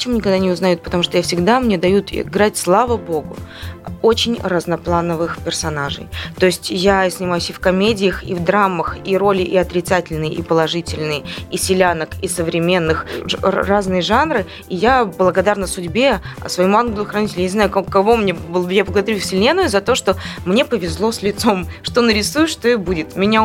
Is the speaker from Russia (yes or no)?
no; Belarus; я девочка из Беларуси